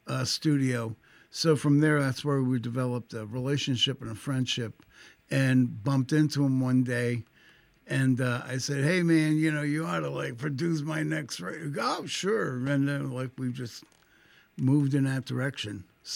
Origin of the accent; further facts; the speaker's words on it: Allentown, Pennsylvania, United States; So this is a backstory of me growing up in Allentown and going through, you know, the changes of being a young man and getting into the Army, and then winding up in Vietnam and coming back from Vietnam.